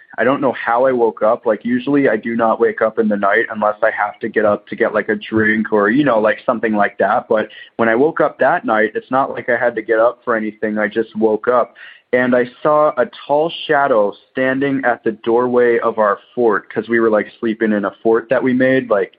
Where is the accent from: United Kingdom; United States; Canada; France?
Canada; Waterloo, Ontario; I'm from Waterloo, Ontario, Canada.